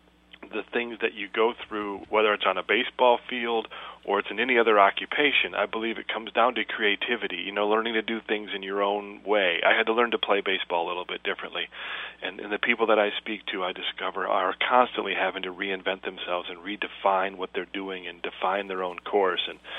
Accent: Flint, Michigan, United States; And growing up in Flint, Michigan, we had a lot of great athletes.

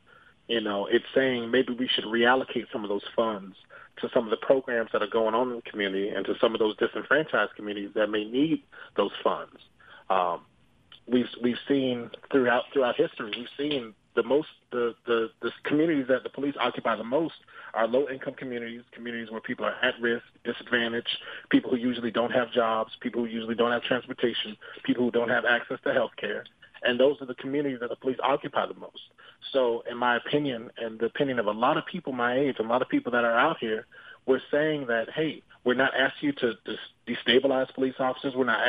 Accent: Daytona Beach, Florida, United States; I was born and raised in Caroline Village. It's not the most beautiful neighborhood. It's not the most progressive neighborhood. But I am a product of my neighborhood. I'm proud of where I'm from.

